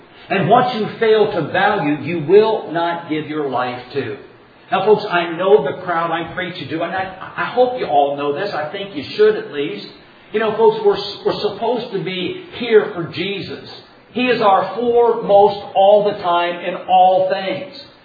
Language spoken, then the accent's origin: English; Dunkirk, Indiana, United States; He's in my hometown of Dunkirk, Indiana.